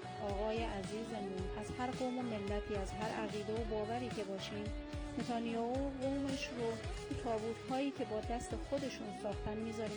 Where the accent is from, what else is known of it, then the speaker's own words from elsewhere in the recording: Hamadan, Iran; سلام، من از همدانم.